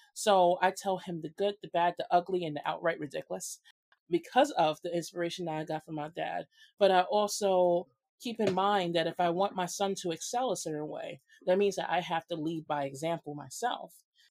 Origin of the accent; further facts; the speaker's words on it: Brooklyn, New York, United States; Definitely born and raised in Brooklyn. All areas I've ever been in. East New York, Crown Heights, and now Bedford-Stuyvesant or Bed-Stuy or Stuyvesant Heights.